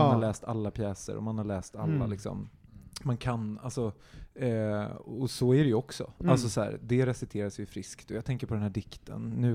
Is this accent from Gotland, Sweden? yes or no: yes; Gotland, Sweden; jag är från Gotland